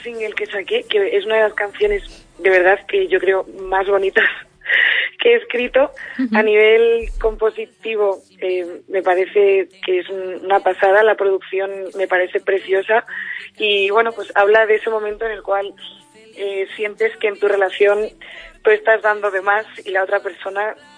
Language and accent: Spanish; Bilbao, Basque Country, Spain; sigo empadronada en Bilbao y todo el mundo me dice, ¿por qué no te cambias? Y yo, porque soy vasca.